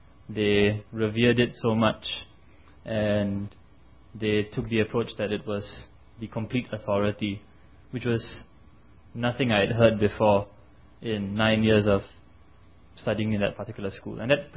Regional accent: Singapore; I'm from Singapore. I grew up in a Hindu home. My dad is particularly devout, but growing up I wasn't so devout.

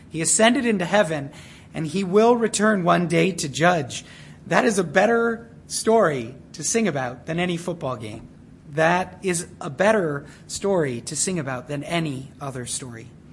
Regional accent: Arizona, United States; now in Ann Arbor, United States; So we're here in Ann Arbor. I grew up in Arizona.

